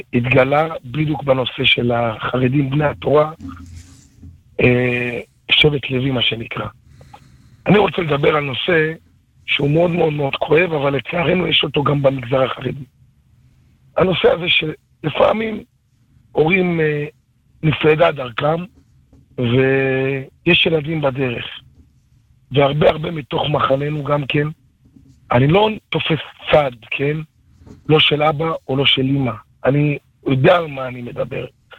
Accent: Central District, Israel; אני מאזור המרכז.

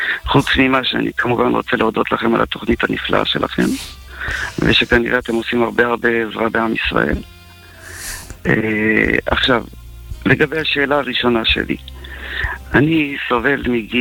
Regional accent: France; now in Israel; ואני כאילו בחור ישיבה במקור, למרות שאנחנו צרפתים ובאנו מצרפת והכל וזה, אבל והיינו בהתחלה מזרחי, היינו גרים באלון מורה

